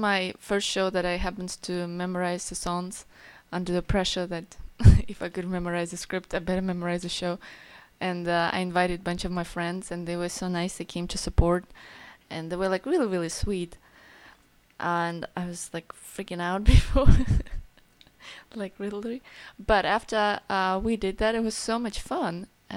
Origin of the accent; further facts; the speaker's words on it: Ukraine; Otherwise, I'm from Ukraine.